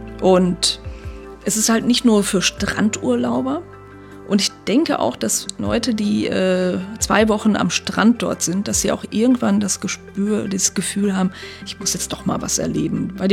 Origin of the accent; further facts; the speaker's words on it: North Rhine-Westphalia, Germany; Und wie gesagt, ich komme ja aus dem Sauerland mit den vielen Talsperren, also kein Vergleich.